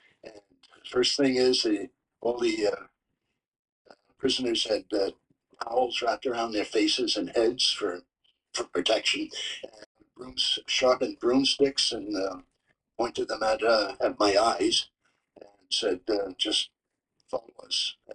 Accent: United States; I hardly know, I'm American.

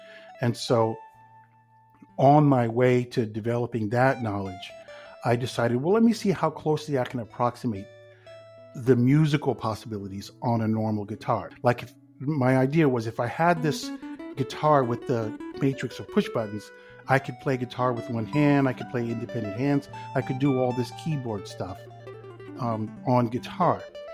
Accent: California, United States; I grew up in Silicon Valley. I don't think they were quite calling it that yet at the time, but there was a lot of technology going on

